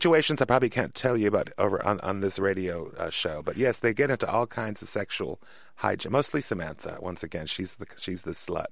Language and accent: English; Reykjavik, Capital Region, Iceland; English is a second language; moved away as an adult; now in San Francisco, United States; So I moved to San Francisco from Reykjavik, Iceland in the early 90s.